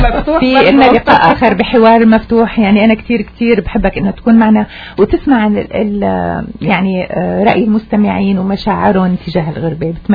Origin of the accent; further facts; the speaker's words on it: Syria; born there; انا دائما بقول انه مو مسقط راسي بس بسوريا، انا مسقط قلبي بسوريا